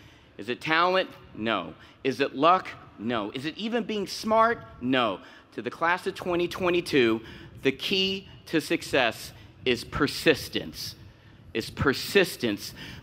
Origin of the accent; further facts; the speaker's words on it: North Carolina, United States; also born or lived in Detroit; now in New Orleans, United States; My life, I was born in Detroit. My life, but I grew up in North Carolina.